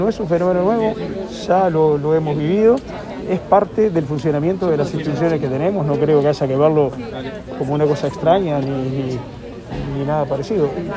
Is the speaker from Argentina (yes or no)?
no; Uruguay; y eso es parte de que nos identifica como uruguayos.